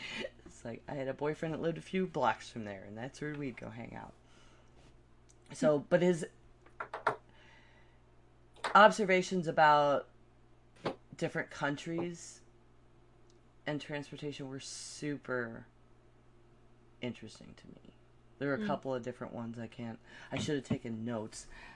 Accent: Buffalo, New York, United States; I'm from Buffalo, and it's like the first city he mentions

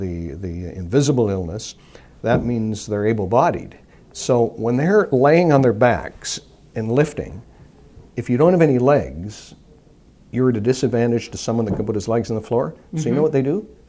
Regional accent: Invermere, British Columbia, Canada; also born or lived in Connecticut, United States / Edmonton, Canada / Hamilton, Canada; I grew up in Invermere, and so, but then grades 6 and 7 in Connecticut

